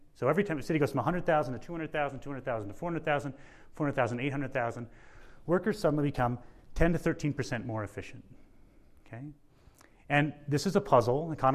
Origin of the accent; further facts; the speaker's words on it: Michigan, United States; cost my home state, Michigan, a lot of business.